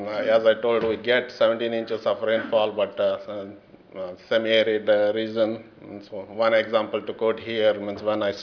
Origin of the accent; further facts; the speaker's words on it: New Mexico, United States; I am from New Mexico, and I probably can't try canola under dry land.